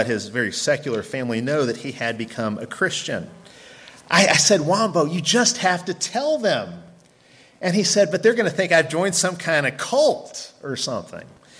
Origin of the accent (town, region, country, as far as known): Chicago, Illinois, United States; born or raised there